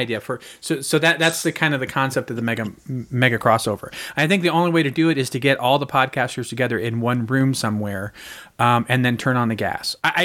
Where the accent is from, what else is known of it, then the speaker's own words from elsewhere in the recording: Fresno, California, United States; When I was growing up in Fresno, I had my mom had bought me this little black and white television